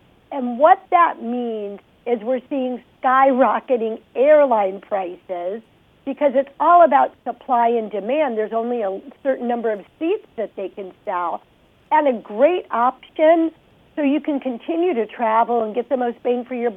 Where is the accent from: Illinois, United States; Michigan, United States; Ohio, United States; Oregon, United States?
Ohio, United States; Toledo; You know, I'm from Toledo, Ohio originally, so I'm from your area.